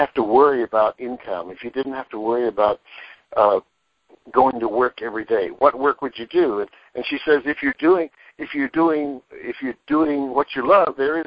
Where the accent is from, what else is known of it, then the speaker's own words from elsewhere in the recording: North Carolina, United States; I'm a Southern boy. I'm from North Carolina, so I can talk like that.